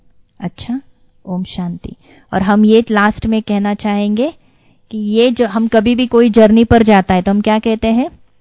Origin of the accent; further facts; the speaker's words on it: Pune, Maharashtra, India; वैसे हम पूना से हैं